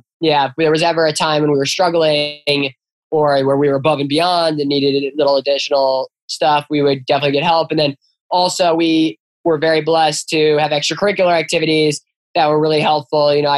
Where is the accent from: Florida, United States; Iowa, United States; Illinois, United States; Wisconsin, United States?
Illinois, United States; Chicago; I grew up in the city of Chicago. I love it here. It's an amazing place. I feel very blessed to be someone from the Midwest and from Chicago to go to Harvard.